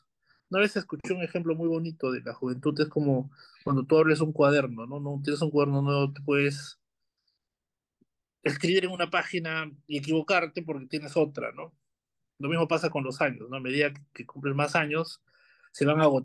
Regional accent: Peru; Entonces yo creo que como peruanos debemos recuperar esa ambición de ser un país mejor.

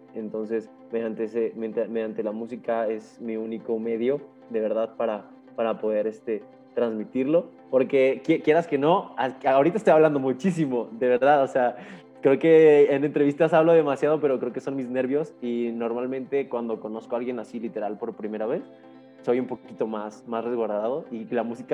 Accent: San Luis Potosí, Mexico; No, yo soy de San Luis Potosí.

